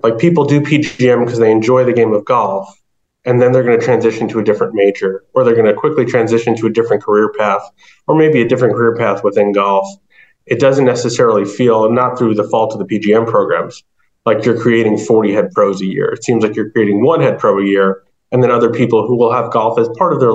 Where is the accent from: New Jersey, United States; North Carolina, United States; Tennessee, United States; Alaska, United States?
New Jersey, United States; like when I grew up in New Jersey